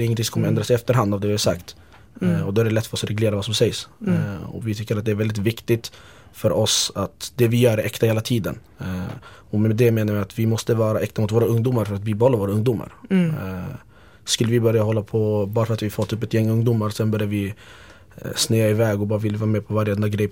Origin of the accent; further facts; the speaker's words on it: Sweden; Jag har bott här i mitt liv och Sverige är mitt hem.